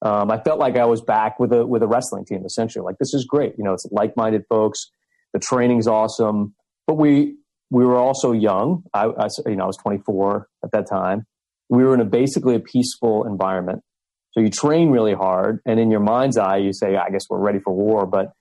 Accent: Virginia Beach, Virginia, United States; I grew up in Virginia Beach. So I'm back in my hometown as now in the SEAL teams.

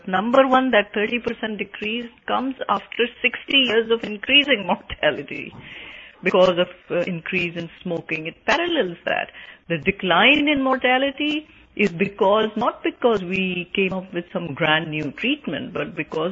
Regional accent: Pakistan; moved away as an adult; now in United States; I came to this country from Pakistan in 1977, freshly graduated from medical school

